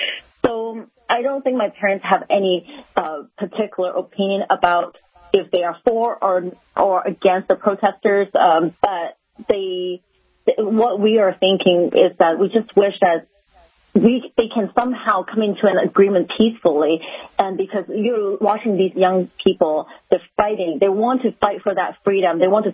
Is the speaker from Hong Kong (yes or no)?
yes; Hong Kong; now in United States; I see myself as an American, but my hometown where I was born is still in Hong Kong. So my heart is still tied very closely to Hong Kong.